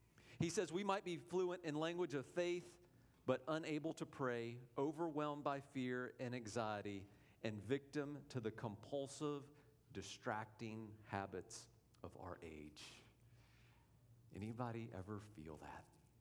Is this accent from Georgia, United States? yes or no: yes; Georgia, United States; I'm from Georgia. We've got canyons. I've been to Tallulah Gorge.